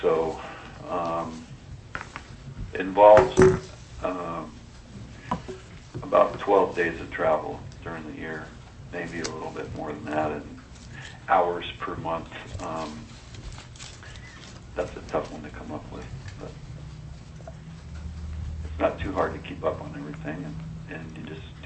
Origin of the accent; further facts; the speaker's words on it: Ketchikan, Alaska, United States; I'm a dentist from Ketchikan. I've been practicing since 1985 back home in Alaska